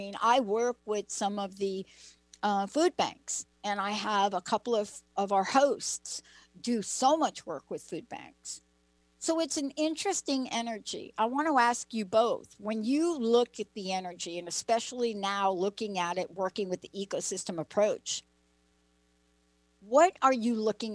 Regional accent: East Coast, United States; Linda and I both grew up on the East Coast.

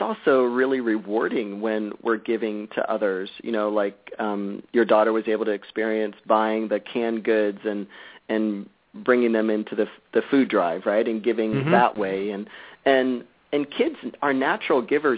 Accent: United States; now in Canada; So we're out of Canada up here, and I know you're in the States, and I come from the States

